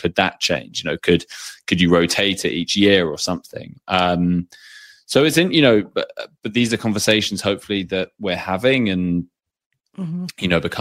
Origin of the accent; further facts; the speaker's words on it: United Kingdom; I mean, you know, I'm British.